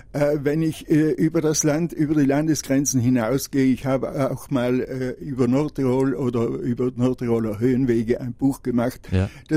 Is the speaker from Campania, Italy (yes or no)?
no; Sterzing, Trentino-Alto Adige, Italy; Ich bin ein Sterzinger.